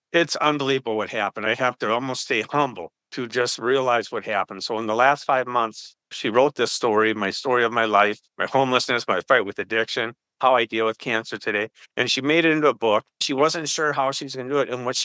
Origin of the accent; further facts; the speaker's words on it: Rochester, Minnesota, United States; I'm from Rochester, Minnesota.